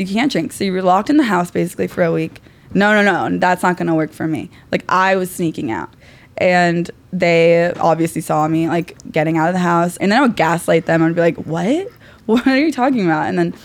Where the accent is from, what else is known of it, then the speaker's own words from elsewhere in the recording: Ohio, United States; I was a poor kid. I was from Ohio.